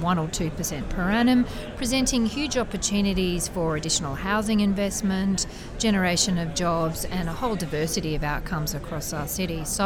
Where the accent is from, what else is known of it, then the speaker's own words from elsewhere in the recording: Sydney, New South Wales, Australia; And of course, I'm here from Sydney.